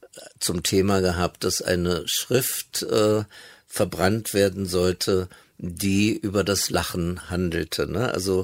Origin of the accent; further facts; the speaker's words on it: Berlin, Germany; Also so in der Nachkriegszeit gab es in Berlin, wo ich aufgewachsen bin, in West-Berlin